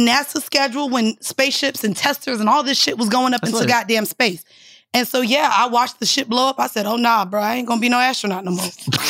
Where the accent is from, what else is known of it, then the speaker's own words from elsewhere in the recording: Orlando, Florida, United States; Well, I say I'm from Orlando because that used to be a thing. We used to feel the sonic booms. We could see the spaceship go up in the air.